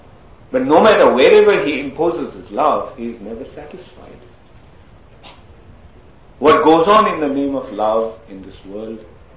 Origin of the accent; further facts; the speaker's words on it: India; It is not that you are German or I am Indian and so on and so forth. This body may have been born in India